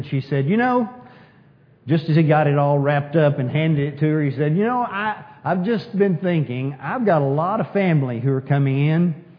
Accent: New Home, Texas, United States; But I grew up in New Home, Texas, population 211. And we had two grocery stores in New Home, Texas.

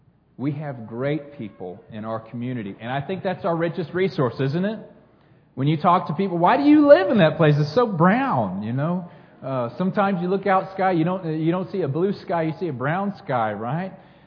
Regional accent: Texas, United States; My wife and I, we grew up in South Texas, and sometimes we do miss the green grass.

